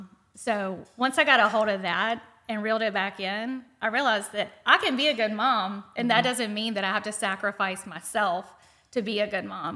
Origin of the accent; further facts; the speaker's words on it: Thomasville, North Carolina, United States; So I'm from Thomasville, North Carolina, a little small town north of Charlotte.